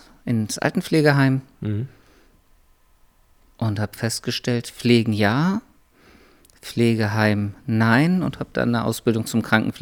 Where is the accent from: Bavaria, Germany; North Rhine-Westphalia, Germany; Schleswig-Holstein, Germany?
Schleswig-Holstein, Germany; Schwarzenbek; also born or lived in Kiel; Aufgewachsen, ich bin viel umgezogen als Kind. In Kiel bin ich geboren, bin dann aber schon das größte Teil meines Lebens in Schwarzenberg und um Schwarzenberg herum gewesen. Mhm. Von Wietze zu Hohenhorn, Büchen, aber auch in Schwarzenberg direkt gewohnt.